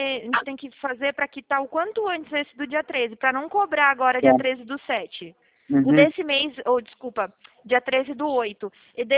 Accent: Bahia, Brazil; also born or lived in South Brazil; eu nasci no sul, mas eu cresci na Bahia, né? Sinto muita falta de lá, tudo.

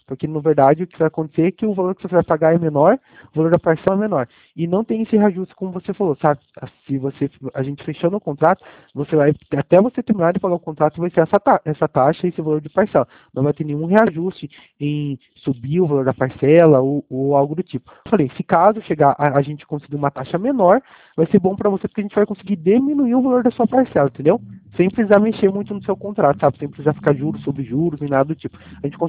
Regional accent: Itapeva, São Paulo, Brazil; eu sou de Itapeva, certo? Sou da cidade de Itapeva.

